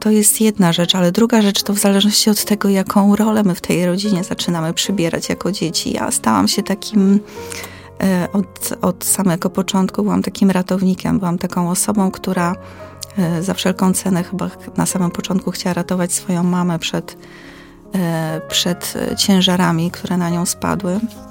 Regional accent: Niepokalanów, Masovian Voivodeship, Poland; urodziłam się i wychowałam się w jednym z takich bardziej znanych miejsc, czyli w Niepokalanowie.

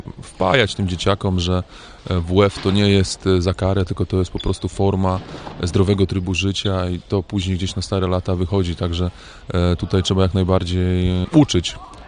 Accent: Gorzów Wielkopolski, Lubusz Voivodeship, Poland; also born or lived in Italy; now in Kędzierzyn-Koźle, Poland; Także jestem praktycznie rodowitym gorzowianinem. Natomiast no 7 lat temu przeprowadziłem się do Kędzierzyna, mieszkam w Kędzierzynie, 14 lat temu wyjechałem do Włoch

